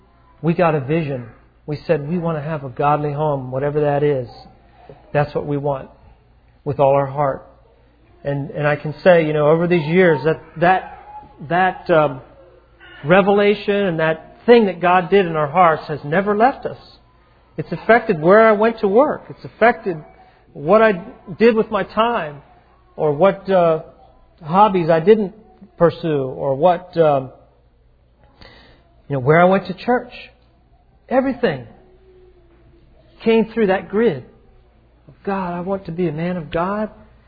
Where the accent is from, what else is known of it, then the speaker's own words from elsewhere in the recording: Philadelphia, Pennsylvania, United States; I said, well, I know where that is. I grew up in Philadelphia.